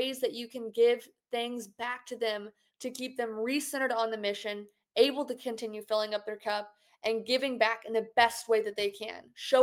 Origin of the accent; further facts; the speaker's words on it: Arkansas, United States; I had reporters finding out where I lived in my hometown back in Arkansas, and they were trying to come into our house and figure out where I went to school